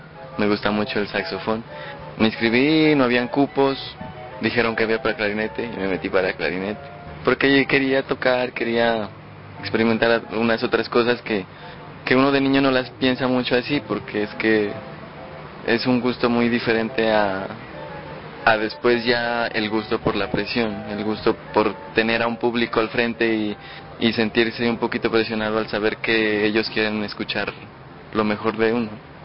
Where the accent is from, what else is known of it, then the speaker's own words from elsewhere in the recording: Nariño, Colombia; En mi pueblo había mucha música en cuanto a las fiestas, el disfrute.